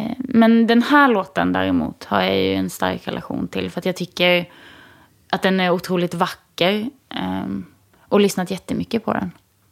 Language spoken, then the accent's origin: Swedish; Sölvesborg, Blekinge, Sweden; Jag fattar att jag är född där och liksom bott där. Men jag kommer aldrig säga att det är min hemstad.